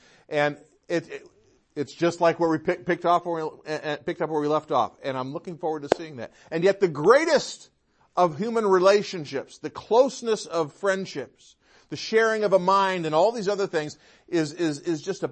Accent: Michigan, United States; also born or lived in New York / South Carolina; I was born in upstate New York. I grew up in Michigan. I lived in South Carolina for 9 years, and then I came here.

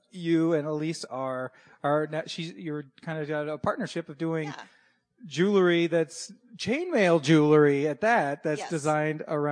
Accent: Olympia, Washington, United States; I mean, I grew up in Olympia

